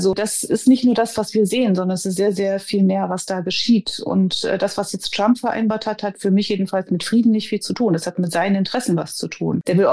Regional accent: Germany; Jetzt bin ich in der DDR aufgewachsen, sprich in einer Diktatur

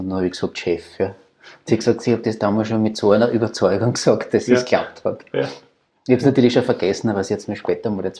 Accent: Austria

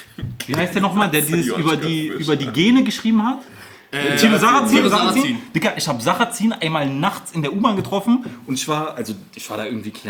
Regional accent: Berlin, Germany; Digga, ich bin doch Berliner.

